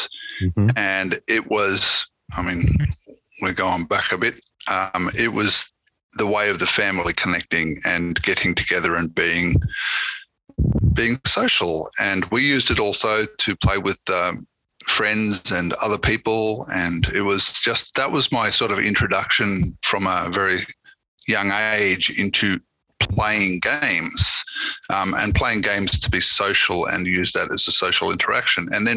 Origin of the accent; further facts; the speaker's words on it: Canberra, Australian Capital Territory, Australia; I'm here from Australia, from Canberra, Australia, across the ocean.